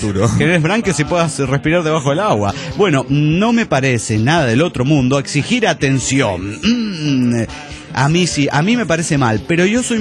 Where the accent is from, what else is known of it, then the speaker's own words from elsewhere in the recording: Mexico City, Mexico; del DF mexicano.